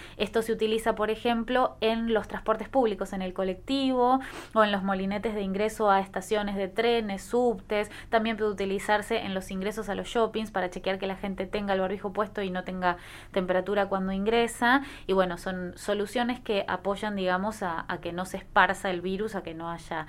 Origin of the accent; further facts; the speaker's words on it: Argentina; de los cuales más del 80% somos argentinos.